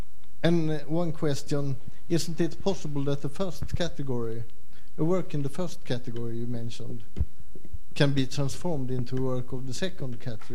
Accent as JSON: {"language": "English", "country": "Sweden", "second_language": "English", "said": "Sorry, my pronunciation sucks."}